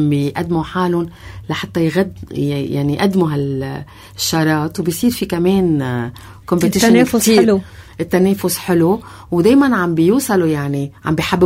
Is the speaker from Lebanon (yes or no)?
yes; Lebanon; حتى نحن كمشاهدين لبنانيين